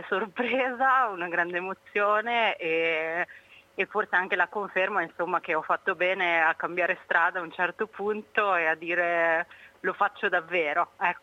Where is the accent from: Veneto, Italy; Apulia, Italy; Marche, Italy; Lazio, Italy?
Veneto, Italy; Io racconto l'alluvione del 51 in Polesine, che è la mia terra d'origine